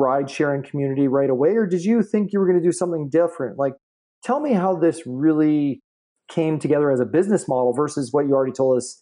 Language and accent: English; Canada; Obviously, being Canadian